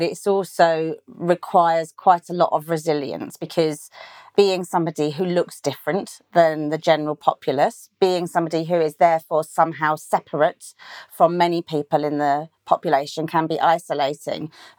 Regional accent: London, United Kingdom; now in Macclesfield, United Kingdom; So very different from where I grew up in South London, and it's a gift to be here.

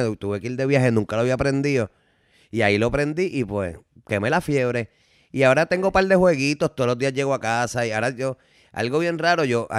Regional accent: Puerto Rico; como todo puertorriqueño, soy católico, o sea, soy católico. Uh-huh. Ya no soy católico

